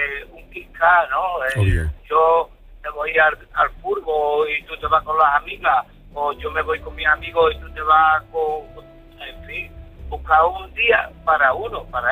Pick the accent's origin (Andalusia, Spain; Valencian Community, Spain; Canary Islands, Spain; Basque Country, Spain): Andalusia, Spain; Seville; Yo soy de Sevilla, pero soy camionero y ando por toda España.